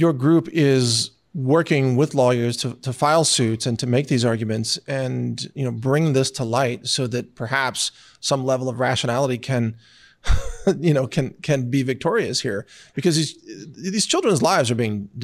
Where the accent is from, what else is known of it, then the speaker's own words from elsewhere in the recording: Texas, United States; I'll say this as a Texan. If you ever have a hankering for some firearms, you come on out to Texas